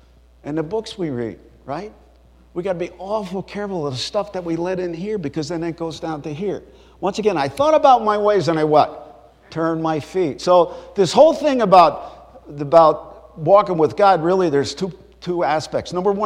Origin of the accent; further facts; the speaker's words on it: Bronx, New York, United States; born there; I was born in the South Bronx. Most people don't get out of there alive.